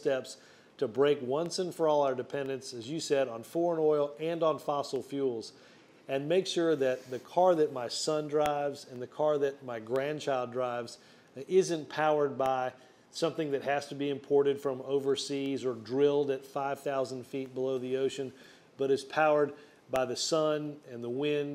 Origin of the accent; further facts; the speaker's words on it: Alabama, United States; I was raised in Alabama.